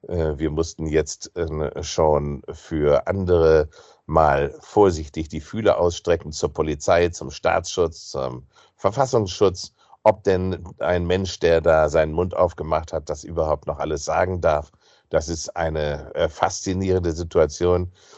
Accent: Bremen, Germany; Wir haben jetzt schon Stadtviertel in Berlin, in meiner Heimatstadt Bremen und anderswo

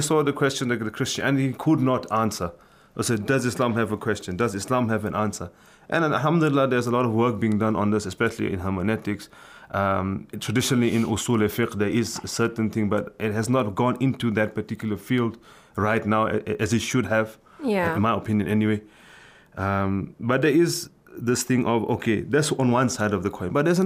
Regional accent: South Africa; also born or lived in United Kingdom; I was born in the United Kingdom. I grew up in South Africa.

